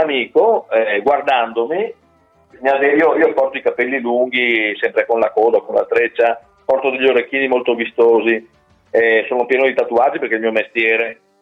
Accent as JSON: {"language": "Italian", "town": "Padua", "region": "Veneto", "country": "Italy", "said": "Noi siamo di Padova."}